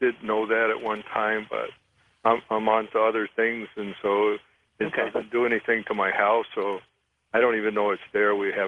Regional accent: Detroit, Michigan, United States; but one of them was I'm from Detroit and the Navy too.

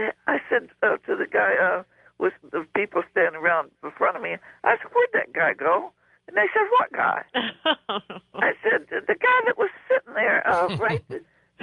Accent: Michigan, United States; Back in 1964, I'm from Michigan, or I used to live in Benton Harbor, Michigan, and I had went back there for a visit.

